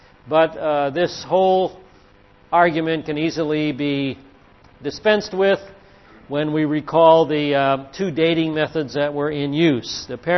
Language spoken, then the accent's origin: English; United States; born there; I was born here in America, but we're all in the diaspora.